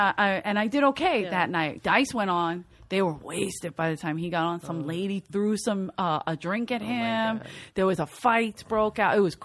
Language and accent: English; Philadelphia, Pennsylvania, United States; And I say I'm from Philly, right?